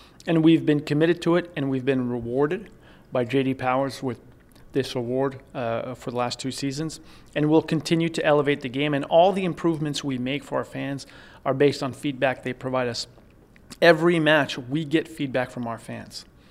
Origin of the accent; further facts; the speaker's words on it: Montreal, Quebec, Canada; You can't, you know, in Montreal, we still had the Wide World of Sports on ABC, so you couldn't miss him.